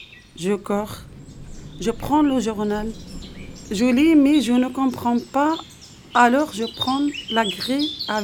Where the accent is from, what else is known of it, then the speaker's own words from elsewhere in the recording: Morocco; now in France; je viens du Maroc.